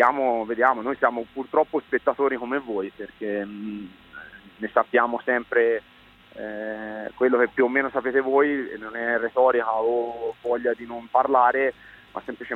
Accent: Siena, Tuscany, Italy; per me, che sono di Siena, che sono nato e cresciuto dentro la Menzana

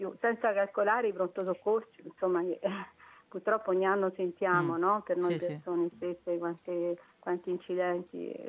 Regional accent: Rome, Lazio, Italy; sono di un'altra era purtroppo, ormai faccio parte dell'antichità, mi ricordo quando ero bambina addirittura, e sono originaria di Roma

